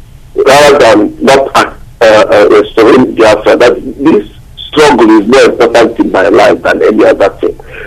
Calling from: Wales, United Kingdom; I'm calling from Wales.

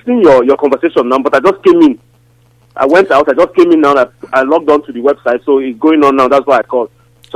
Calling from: Belgium; I'm calling from Belgium.

